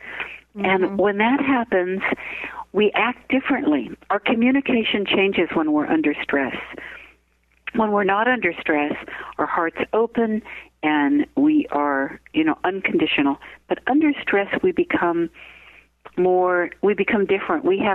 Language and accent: English; San Francisco, California, United States; I'm from San Francisco. I still think the … is a hotel.